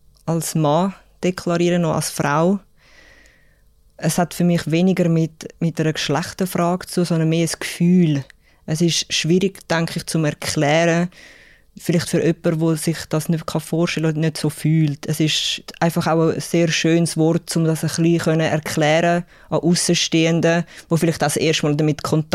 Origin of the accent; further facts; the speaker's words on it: Zurich, Switzerland; ich bin 37. Ich bin in Zürich aufgewachsen.